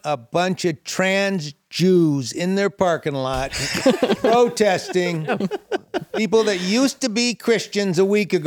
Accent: Detroit, Michigan, United States; growing up in Detroit, there were no places to see comedy

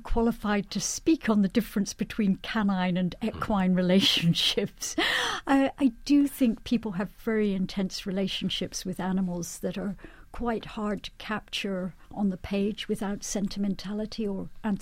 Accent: Scotland, United Kingdom; growing up in Scotland, I used to ride Highland ponies at the nearby farm.

